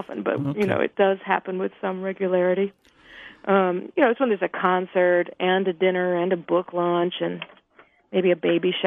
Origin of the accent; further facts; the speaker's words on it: Midwest, United States; Well, I grew up in the American Midwest in college towns, and my parents were really young and idealistic and ambitious